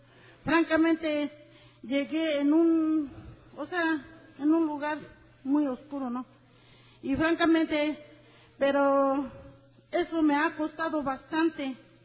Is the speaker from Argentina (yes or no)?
no; Querétaro, Mexico; soy una alcohólica. Yo vengo del estado de Querétaro y pertenezco en el área Querétaro, Central Mexicana.